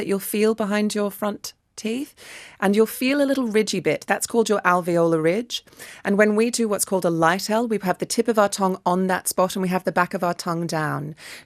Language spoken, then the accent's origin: English; Australia; accent: Australian; So if we do, in Australian, we do a light L and a dark L.